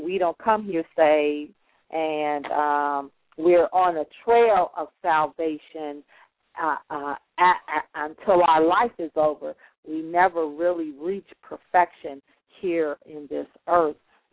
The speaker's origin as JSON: {"language": "English", "town": "Chicago", "region": "Illinois", "country": "United States", "lives_now": "North Carolina, United States", "said": "definitely need two cars here in North Carolina. We don't have a transit authority like we have. We're from Chicago."}